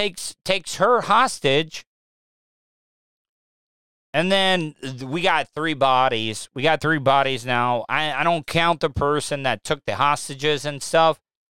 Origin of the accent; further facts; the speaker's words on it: De Leon Springs, Florida, United States; I love it. I love growing up there. I love growing up in De Leon Springs. But like it was not the easiest place to grow up in.